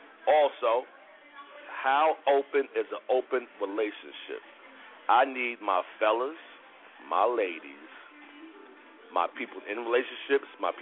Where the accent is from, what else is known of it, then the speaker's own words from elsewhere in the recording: New York City, New York, United States; Well, some of y'all, because I'm from East New York.